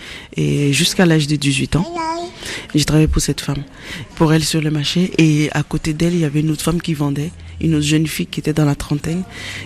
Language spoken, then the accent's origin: French; Mali; now in France; Je suis originaire du Mali